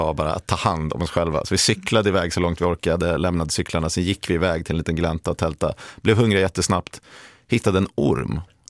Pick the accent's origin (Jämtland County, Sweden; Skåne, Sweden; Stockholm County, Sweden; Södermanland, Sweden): Stockholm County, Sweden; Stockholm; Men sen typ det som fanns i Stockholm då, där jag är uppvuxen